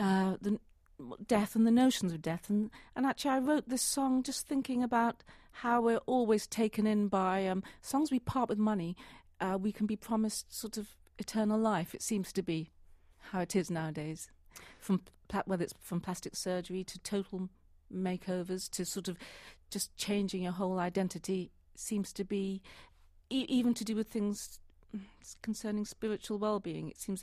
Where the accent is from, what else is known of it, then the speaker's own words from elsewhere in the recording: London, United Kingdom; Well, actually, I grew up mainly in London, and then I would come regularly to New York, and I really wanted to be a dancer.